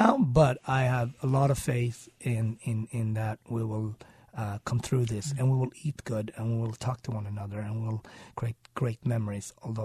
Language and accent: English; Sweden; English is a second language; also born or lived in Japan / France / Switzerland; different than the seafood that I grew up with in Sweden.